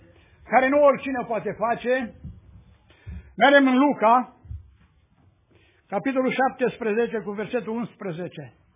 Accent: Romania; Eu sunt român, nu prea știu ungurește.

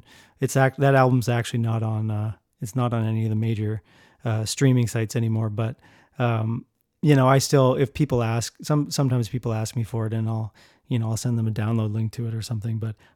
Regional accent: London, United Kingdom; I think growing up in London, just, I wanted that community.

